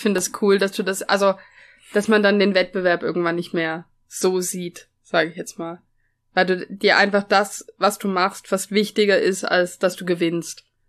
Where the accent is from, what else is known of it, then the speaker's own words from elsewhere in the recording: Germany; ich bin ja Deutscher, aber die Lara hat viel trainiert und sagt, ich klinge wie eine Bayerin.